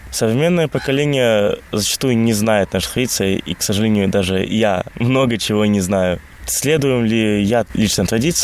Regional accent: Jekabpils, Jēkabpils Municipality, Latvia; У нас, допустим, в Екапилсе, в моем родном городе, у многих зарплата 700 евро.

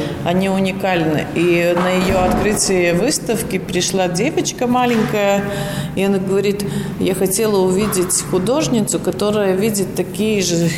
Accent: Daugavpils, Latgale, Latvia; also born or lived in Rezekne; по сути, я коренная даугавпилчанка, которая какое-то время жила в Резекне, так как училась в академии в филиале в Резекне.

